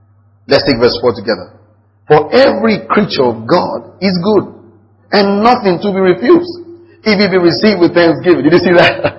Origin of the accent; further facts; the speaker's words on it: Nigeria; I'm not Egyptian, I'm a Nigerian.